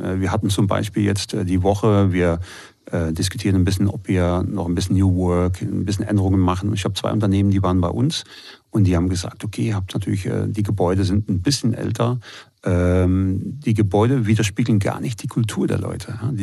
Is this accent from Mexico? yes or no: no; Belgium; now in Munich, Germany; ich bin gebürtiger Belgier, wohne in München und pendel derzeit Richtung Niederolm. Die ganze Woche quasi da vor Ort. Bin verheiratet, 3 Kinder und wohne seit 2006 jetzt in Deutschland.